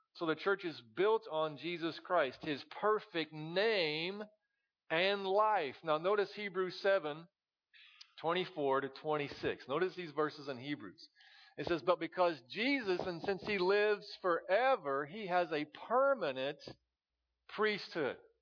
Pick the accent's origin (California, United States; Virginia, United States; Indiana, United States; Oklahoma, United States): Indiana, United States; Shelbyville; I'm from Shelbyville, Indiana. Where's that? I don't know. Off 74 somewhere.